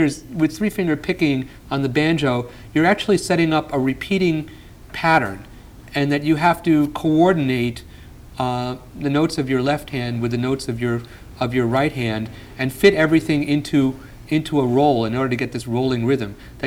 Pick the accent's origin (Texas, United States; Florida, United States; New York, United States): New York, United States; That was what some of the first country music I heard, and I grew up outside New York City